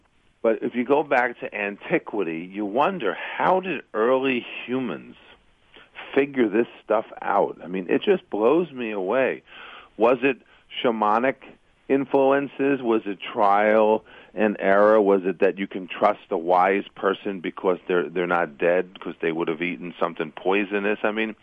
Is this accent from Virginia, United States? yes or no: no; New York, United States; to try to even find a homeopathic remedy where I was growing up in Long Island.